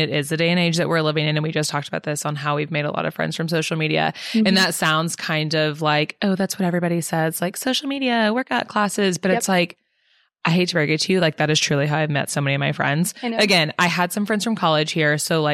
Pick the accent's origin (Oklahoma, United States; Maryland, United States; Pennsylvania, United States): Oklahoma, United States; Edmond; So I grew up in Edmond, which is a smaller town outside of Oklahoma City, and then went to OU for college. Graduated from OU, moved back to Oklahoma City, lived there for 4 years, and I moved to Dallas in 2019.